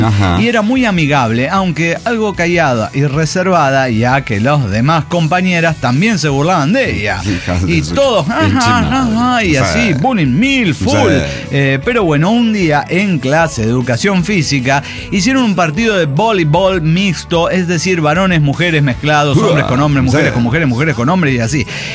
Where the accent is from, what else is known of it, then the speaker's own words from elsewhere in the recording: Canary Islands, Spain; lo entiendo, pero yo soy de Canarias.